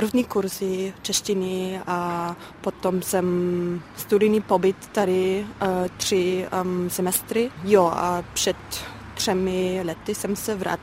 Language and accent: Czech; Bavaria, Germany; Czech is a second language; now in Czech Republic; jsem vyrostla na hranici v Bavorském lese